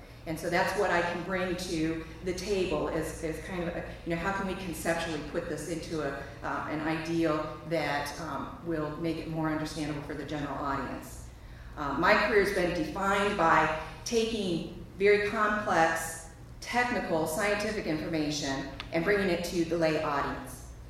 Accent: Cleveland, Ohio, United States; You know, I'm from Cleveland, Ohio.

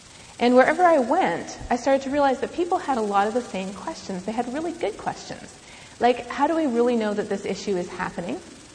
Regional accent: Canada; As a Canadian, we're not really off the hook, though.

